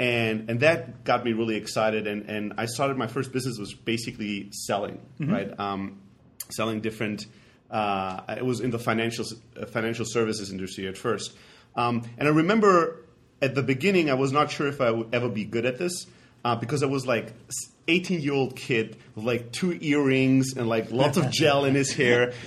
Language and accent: English; Germany; I grew up back in Europe, Greek background, but grew up in Germany.